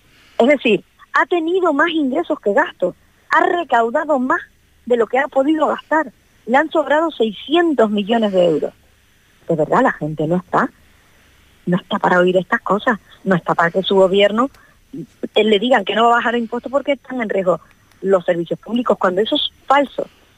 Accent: Canary Islands, Spain; a los canarios no nos sirve de nada

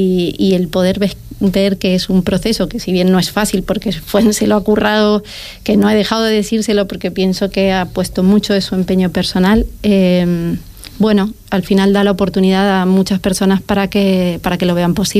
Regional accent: Argentina; Bueno, yo soy argentina

